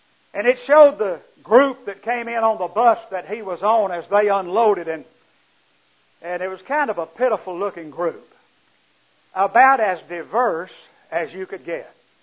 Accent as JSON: {"language": "English", "town": "Vicksburg", "region": "Mississippi", "country": "United States", "also_born_or_lived": "Nashville / Indianapolis", "moved": "as an adult", "said": "Just a little background, I'm from Mississippi originally, and that was a long time ago, around Vicksburg. I graduated from high school there in 1950, went to Freed Hardeman, and the second year met my wife."}